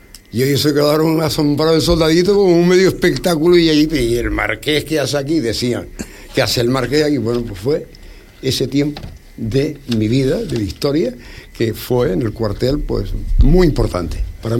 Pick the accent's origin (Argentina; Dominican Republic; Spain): Spain; Canary Islands; also born or lived in Arrecife; Y vino para Fuerteventura porque había en casa una burra recién parida.